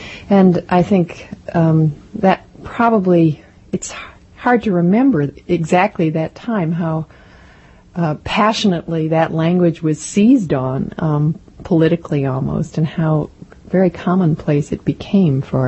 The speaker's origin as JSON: {"language": "English", "town": "Chicago", "region": "Illinois", "country": "United States", "tie": "born or raised there", "lives_now": "Boston, United States", "said": "I grew up in Chicago, but I live in Boston"}